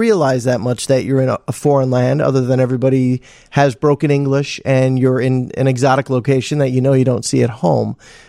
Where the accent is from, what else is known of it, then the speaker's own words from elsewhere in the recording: United States; especially when we come from America, where we come from such a regulated country